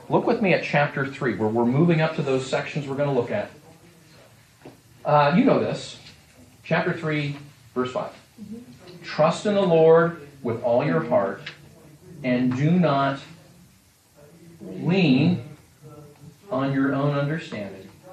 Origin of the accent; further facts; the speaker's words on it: Texas, United States; I'm from Texas.